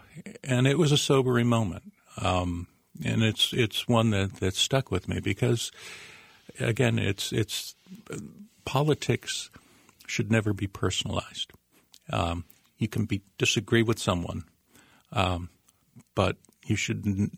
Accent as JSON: {"language": "English", "town": "Downers Grove", "region": "Illinois", "country": "United States", "tie": "born or raised there", "said": "I grew up in Downers Grove in DuPage County, which at the time was overwhelmingly Republican."}